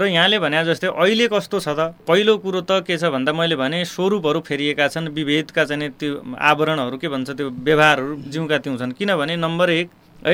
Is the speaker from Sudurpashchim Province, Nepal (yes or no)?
yes; Sirkot, Sudurpashchim Province, Nepal; बैतडी हो फेरि हाम्रो बैतडी सिरकोट हो